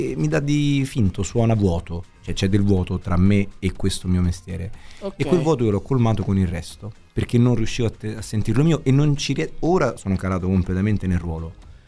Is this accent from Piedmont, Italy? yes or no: no; Rome, Lazio, Italy; io sono romano e un mio nonno di origine calabrese